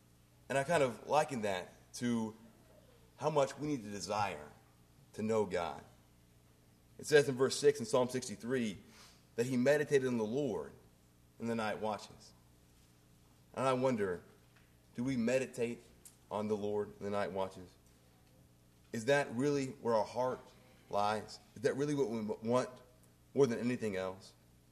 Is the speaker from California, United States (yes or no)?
no; Indiana, United States; I grew up in Indiana, and it's pretty accurate as to how big basketball is in Indiana.